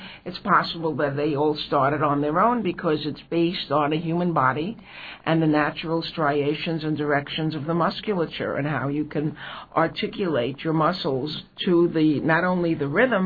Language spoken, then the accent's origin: English; New York, United States; I'm from New York. That wasn't summer.